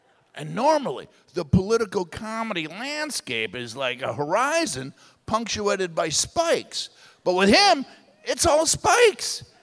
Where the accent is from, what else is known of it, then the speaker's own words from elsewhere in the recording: Wisconsin, United States; now in San Francisco, United States; I'm from New Berlin, Muskego, West Allis, Waukesha. I had to get out because comedy's illegal in Waukesha. Moved to San Francisco